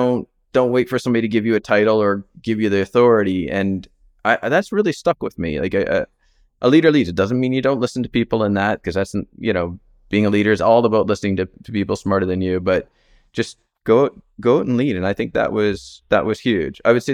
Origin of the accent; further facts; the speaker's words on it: Canada; because I'm Canadian.